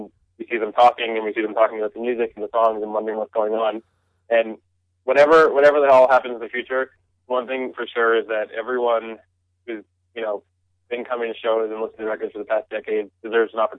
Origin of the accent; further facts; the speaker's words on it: New Jersey, United States; that's like the closest that we get to where we were when we were 16 years old growing up in Jersey.